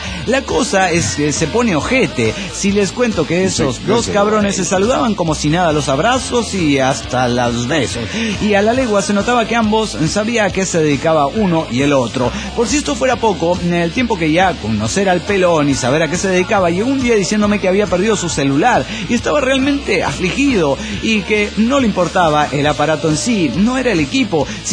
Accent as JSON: {"language": "Spanish", "region": "Mexico City", "country": "Mexico", "said": "del DF mexicano."}